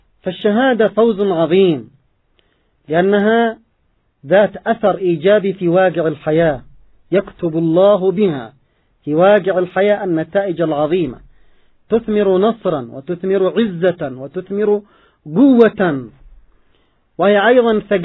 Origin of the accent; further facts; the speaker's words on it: Yemen; نرى ثماره ونرى نتاجه في هذا الزمن عندنا في اليمن